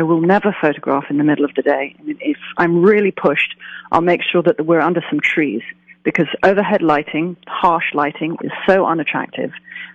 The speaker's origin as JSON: {"language": "English", "region": "London", "country": "United Kingdom", "also_born_or_lived": "Costa Rica / Spain", "said": "I'm from London, England, originally, and I have lived all over this country, and in Costa Rica, in Spain, in England"}